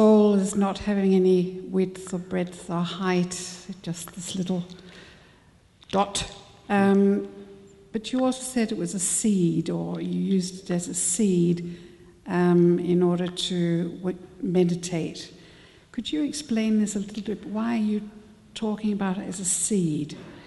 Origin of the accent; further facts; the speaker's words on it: Perth, Western Australia, Australia; I'm originally from Perth.